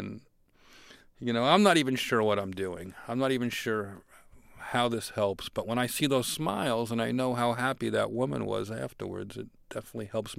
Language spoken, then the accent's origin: English; Newark, New Jersey, United States; I grew up in New Jersey, in Newark, New Jersey, and I was kind of a scrawny kid, and my dad owned a catering hall